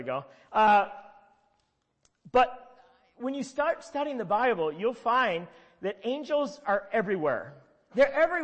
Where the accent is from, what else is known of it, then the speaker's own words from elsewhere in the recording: Midwest, United States; I am from the Midwest. We tend to be very practical in the Midwest, right? I grew up and got saved in the Baptist church.